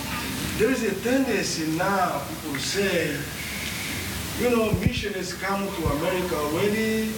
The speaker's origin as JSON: {"language": "English", "country": "DR Congo", "second_language": "English", "said": "I'm from Congo."}